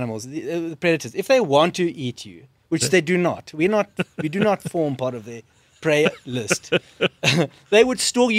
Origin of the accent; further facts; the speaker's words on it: Plettenberg Bay, Western Cape, South Africa; on the beach in Plettenberg Bay, back in my hometown